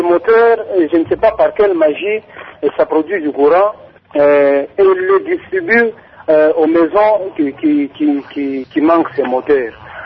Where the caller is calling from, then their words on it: Kolwezi, Lualaba, DR Congo; Bonjour aussi à tous les auditeurs de la radio Kati qui sont ici chez nous à Kolwezi.